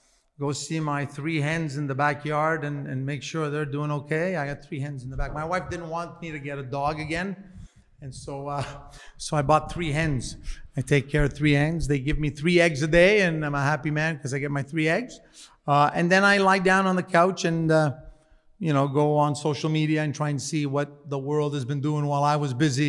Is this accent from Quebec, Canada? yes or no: yes; Quebec, Canada; because we grew up in Quebec here